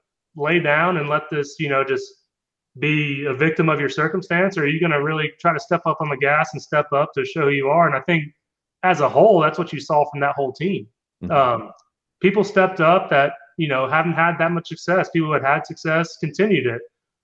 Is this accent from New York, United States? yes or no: no; Florida, United States; Yeah, and, you know, I grew up in Florida, so I didn't really much like them either.